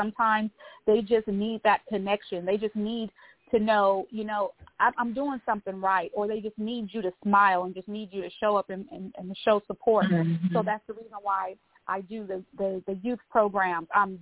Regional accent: Fresno, California, United States; But, yes, born and raised in West Fresno. You know, I grew up in the 80s and 90s.

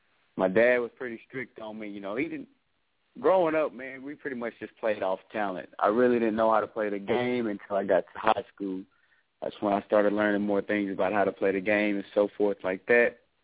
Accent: Muskogee, Oklahoma, United States; I'm from Muskogee, Oklahoma.

